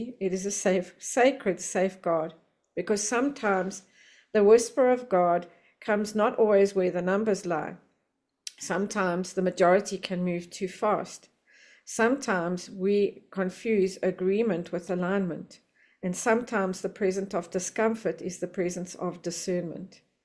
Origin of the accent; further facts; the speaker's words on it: Johannesburg, Gauteng, South Africa; I am from Johannesburg, South Africa, a very grateful recovering debtor.